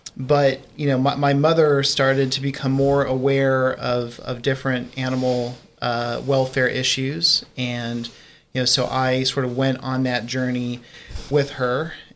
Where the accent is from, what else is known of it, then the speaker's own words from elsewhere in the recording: Portland, Oregon, United States; Well, I grew up in Portland, Oregon, and my mother always had rescue dogs around.